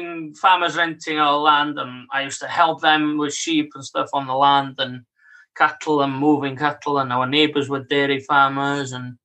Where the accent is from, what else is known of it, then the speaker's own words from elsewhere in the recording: Capel Garmon, Wales, United Kingdom; now in New Zealand; I'm actually from Capagarmon in Bitters of Coed, just above the. Most people have heard of Bitters of Coed if they've been to Snowdonia. So yeah. From there originally, went to school in Chiaroost